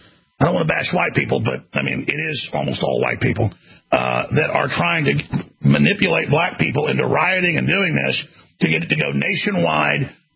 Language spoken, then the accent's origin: English; Dallas, Texas, United States; Now, I grew up in Dallas. I had a lot of black friends. And I also got attacked because I was white.